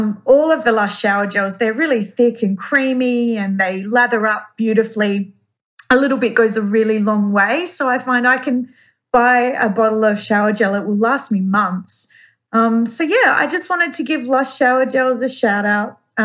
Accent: South Australia, Australia; I'm from South Australia.

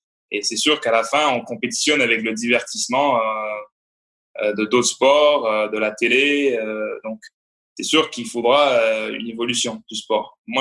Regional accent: Montreal, Quebec, Canada; je me rappelais un peu le soutien du public chez moi à Montréal l'année dernière

